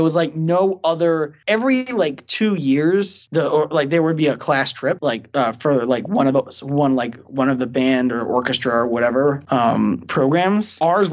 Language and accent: English; Hawaii, United States; I grew up in Hawaii. Growing up there was really cool.